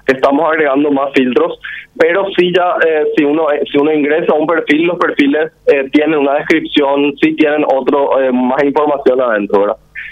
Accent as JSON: {"language": "Spanish", "country": "Paraguay", "said": "nos identifica tanto como paraguayos"}